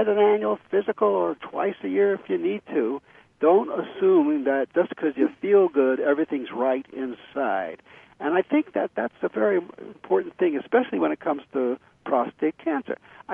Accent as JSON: {"language": "English", "town": "Boston", "region": "Massachusetts", "country": "United States", "said": "great, great player on the Celtics, since I'm from Boston, I mentioned"}